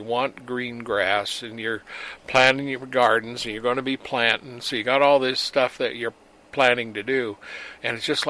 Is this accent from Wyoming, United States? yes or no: yes; Wyoming, United States; When I was raised in Wyoming, it was 40 below for weeks on end.